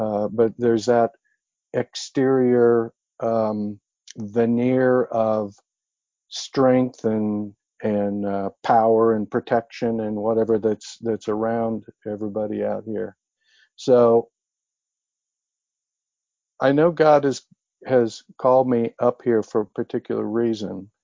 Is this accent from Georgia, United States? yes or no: no; Oregon, United States; and I'm from Oregon and originally, so I grew up, was born and raised there.